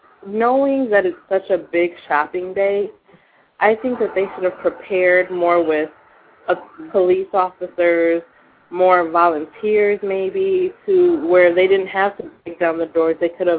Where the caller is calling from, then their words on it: Cleveland, Ohio, United States; I'm calling from Cleveland, Ohio.